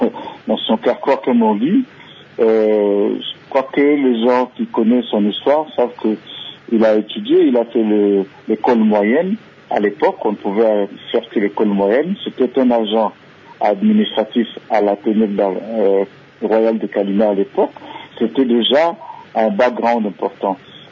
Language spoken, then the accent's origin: French; Kinshasa, DR Congo; je suis natif de la commune de Kinshasa. Je suis né, j'ai grandi sur l'avenue Maloukou et c'est juste derrière l'avenue Ngungu